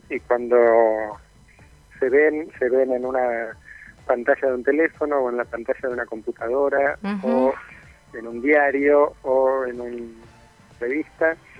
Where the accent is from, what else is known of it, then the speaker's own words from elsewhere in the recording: La Plata, Buenos Aires Province, Argentina; now in Buenos Aires, Argentina; yo vivo en Buenos Aires, pero soy platense y cuando voy a La Plata veo como muchas cosas